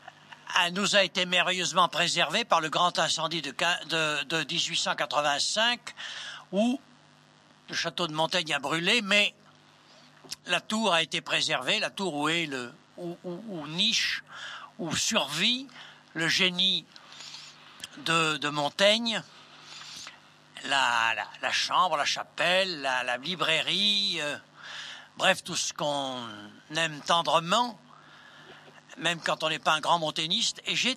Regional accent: Bordeaux, Nouvelle-Aquitaine, France; En tant que Bordelais et élève de la faculté des lettres de l'université de Bordeaux

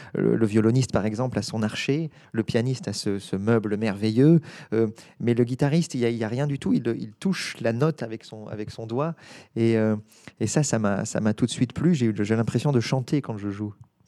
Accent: Le Bouscat, Nouvelle-Aquitaine, France; J'ai grandi à Bruges-le-Bouscat, pile à la frontière. Mais je venais à Bordeaux toujours, bien sûr, et j'ai fait mes études au lycée Camille Julian ainsi qu'au conservatoire de Bordeaux.

